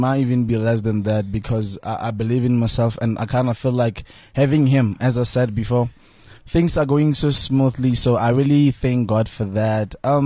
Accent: Tlhabeni, Limpopo, South Africa; now in Pretoria, South Africa; I'm from Tlhabeni, Blok H, but I'm always moving up and down. But then I'm staying with my dad at Bokota. It's in Elim as well in Limpopo. But then I'm full time in Pretoria.

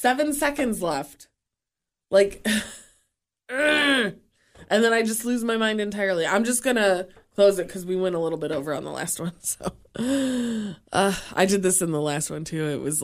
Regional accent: Michigan, United States; I came from Michigan where it's cold, really cold, mosquito season or construction barrels.

